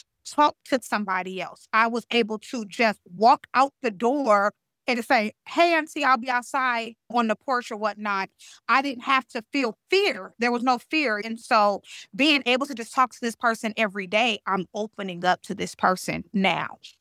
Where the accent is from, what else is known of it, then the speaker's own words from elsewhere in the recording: Inglewood, California, United States; And so I grew up in Inglewood. And yeah, Inglewood, California.